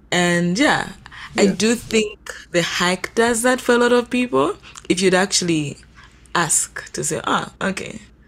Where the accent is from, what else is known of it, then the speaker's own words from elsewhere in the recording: Mongu, Western Province, Zambia; now in Lusaka, Zambia; I'm from Western Province, specifically Mungo, right?